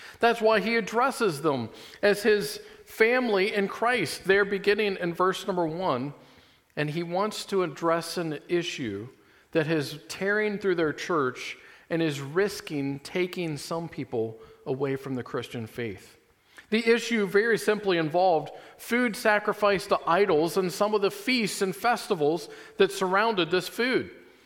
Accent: Kentucky, United States; I grew up in Kentucky, which is a smaller state known to most people for two simple things

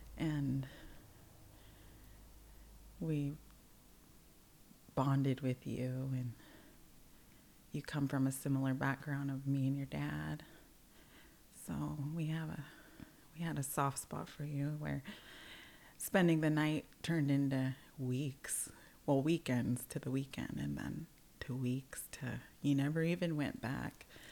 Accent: Taholah, Washington, United States; I am from Tohola. I come from the territory of the Quinault tribe. From my paternal side, my maternal side's First Nations Musqueam, the Hunkaminam people

